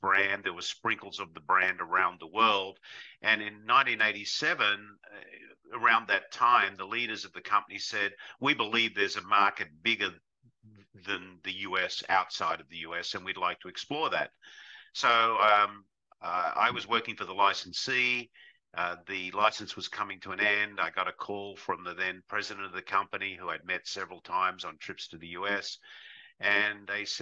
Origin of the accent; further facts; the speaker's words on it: Sydney, New South Wales, Australia; now in United States; I'm from Sydney, Australia.